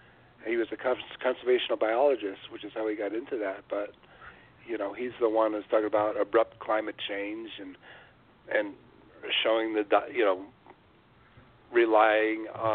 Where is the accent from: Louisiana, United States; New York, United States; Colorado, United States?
New York, United States; Syosset; Yeah, I grew up on Long Island. I recognize the 516 area code here. I was in Syosset.